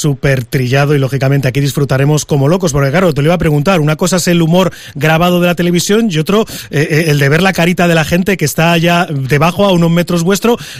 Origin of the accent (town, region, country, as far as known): Cantabria, Spain